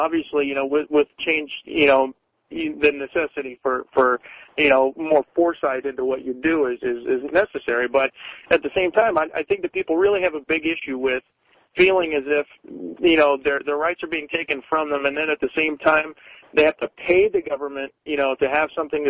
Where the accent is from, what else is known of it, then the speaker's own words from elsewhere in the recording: Portland, United States; You know, I'm from Portland. You know, I was born there